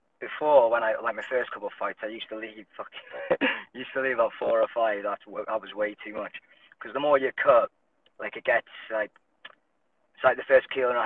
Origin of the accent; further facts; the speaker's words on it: Cyprus; I'm from Cyprus, and it got cancelled last minute.